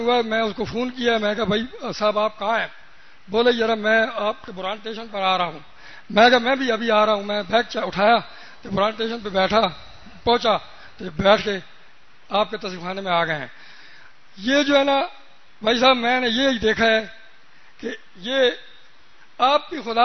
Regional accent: Attock, Punjab, Pakistan; میں ضلع اٹک سے تعلق رکھتا ہوں.

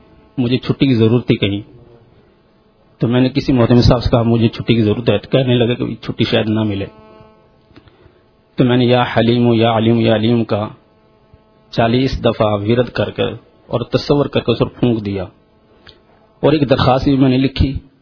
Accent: Narowal, Punjab, Pakistan; میں ناروال کا رہنے والا ہوں.

